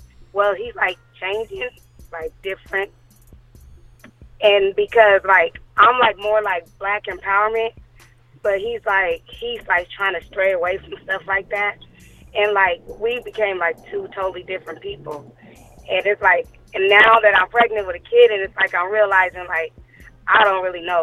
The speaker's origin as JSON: {"language": "English", "region": "Arizona", "country": "United States", "lives_now": "Houston, United States", "said": "Houston, but I'm from Arizona."}